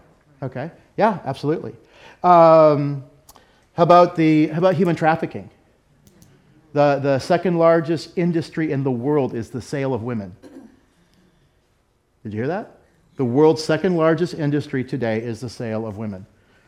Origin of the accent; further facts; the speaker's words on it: Texas, United States; Like, I'm from Texas. Texas is the fastest growing Islamic state in the United States right now.